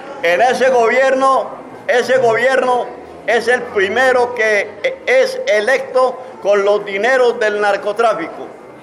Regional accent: Medellín, Antioquia, Colombia; born there; Yo nací en Colombia, en Medellín, la capital del departamento de Antioquia. Pero me corre sangre bolivariana por las venas

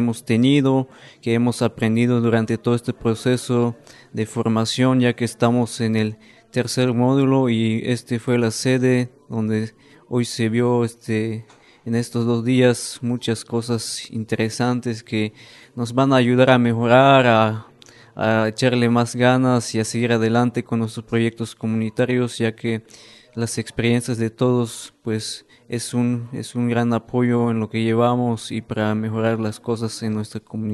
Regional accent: Chiapas, Mexico; Pues, yo vengo de Chiapas

